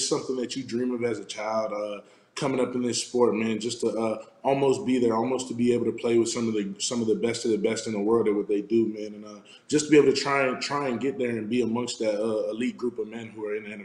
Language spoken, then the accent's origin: English; Florida, United States; It's a dream come true, especially from I'm from South Florida, so that's always been where I wanted to go.